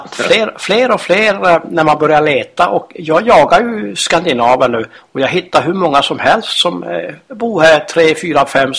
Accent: Kiruna, Norrbotten County, Sweden; moved away; Du, jag är från Kiruna och jag hatar snö och kyla.

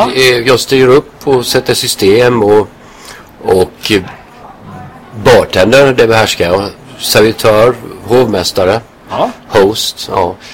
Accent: Halmstad, Halland County, Sweden; Ja, jag kommer ju från Halmstad.

